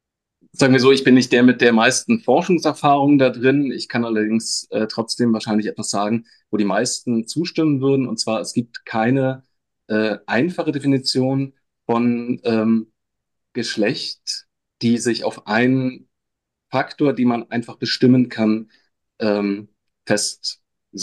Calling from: Stellenbosch, Western Cape, South Africa; ich habe mich tatsächlich aus Stellenbosch zugeschaltet, weil ich da gerade so eine Art Sabbatical mache.

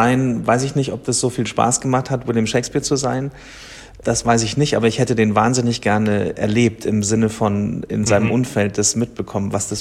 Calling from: Munich, Bavaria, Germany; ich bin aus München zugeschaltet, aus unserem Probenraum in der Kistlerhofstraße

